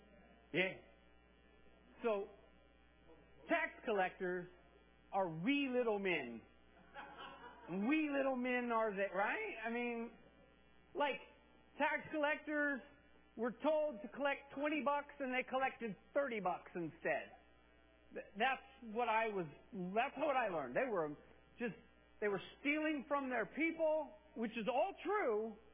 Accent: Texas, United States; born there; I can say that because I was born in Texas

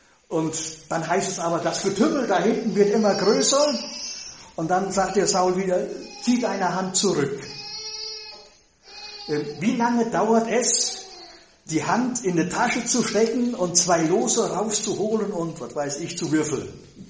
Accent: North Rhine-Westphalia, Germany; in meinem Heimatort sitze ich da auf dem Hügel und gucke da das Tal runter bis Richtung Junkernhees, fast nach Fellinghausen.

